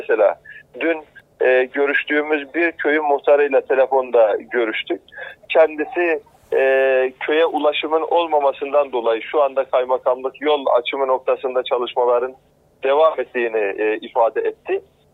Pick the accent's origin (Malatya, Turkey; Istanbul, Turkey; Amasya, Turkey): Malatya, Turkey; Pütürge; ben de Kötürgeli birisi olarak aynı zamanda hem Kötürge'deki depremde hasar gören evleri incelemek üzere